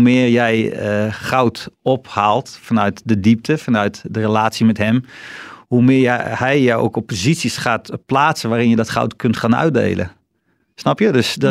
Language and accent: Dutch; North Brabant, Netherlands; Nee, ik kom uit Brabant helemaal.